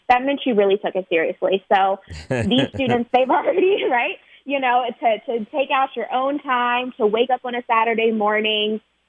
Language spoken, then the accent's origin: English; Chicago, Illinois, United States; the tremendous impact that nonprofits had on my life growing up in Chicago.